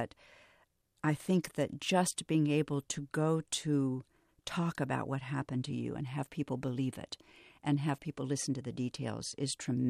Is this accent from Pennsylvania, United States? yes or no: no; Topeka, Kansas, United States; And I saw TikTok, and I'm from Topeka, Kansas.